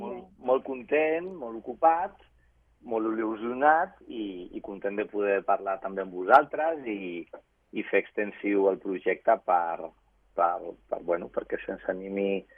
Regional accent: Sant Just Desvern, Catalonia, Spain; que soc de Sant Just

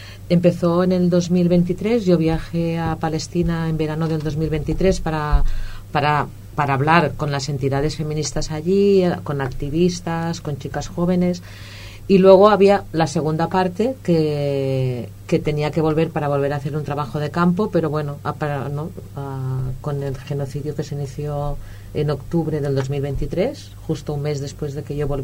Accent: Catalonia, Spain; aquí, como catalana, desde que yo soy pequeña hay la frase hecha

